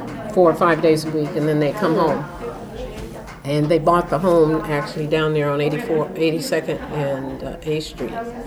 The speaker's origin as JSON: {"language": "English", "town": "Oakland", "region": "California", "country": "United States", "tie": "born or raised there", "said": "Okay, so as I said, I was born and raised in Oakland, East"}